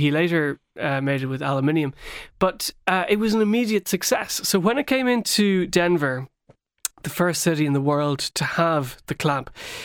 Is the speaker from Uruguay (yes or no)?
no; Ireland; And this is an important part of the history of the clamp, I think, for us as Irish people, Tom, because when the clamp first arrived in Ireland, we saw it as an English import.